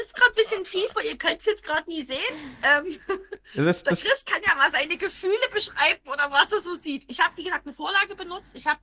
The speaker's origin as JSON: {"language": "German", "town": "Crimmitschau", "region": "Saxony", "country": "Germany", "tie": "born or raised there", "said": "weil ich bin dort groß geworden und ich habe keinerlei Sympathie mit meiner Heimatstadt, weil die ist wirklich Grimmelschau."}